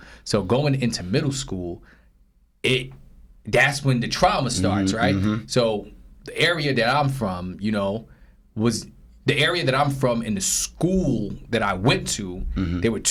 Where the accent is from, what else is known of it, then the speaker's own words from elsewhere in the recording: Brooklyn, New York, United States; But, you know, growing up in Brooklyn, New York, going to school to me was it was traumatic, right?